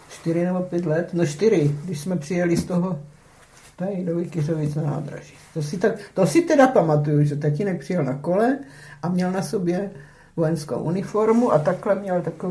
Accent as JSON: {"language": "Czech", "country": "Poland", "said": "To teď se s Polákama nedomluvíte, že jo? Obě je mi platný, že jsem Polka, když neumím slovo."}